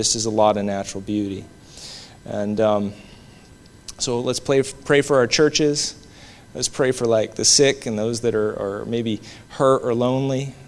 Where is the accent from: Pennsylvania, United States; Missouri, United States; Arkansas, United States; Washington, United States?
Washington, United States; my wife and I come from Washington State, and there's a lot of natural beauty in that state